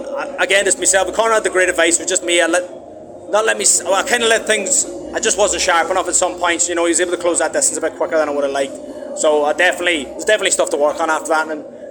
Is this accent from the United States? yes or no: no; Ulster, Ireland; We're both from Donegal, we have to give it a go.